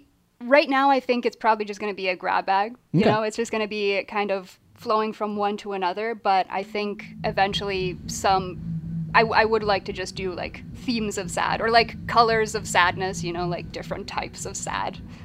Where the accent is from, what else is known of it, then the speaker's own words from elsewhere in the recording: Windsor, Ontario, Canada; now in Montreal, Canada; I'm from Windsor, Ontario, mm-hmm. and I was briefly involved at the college station there, and. Then I moved here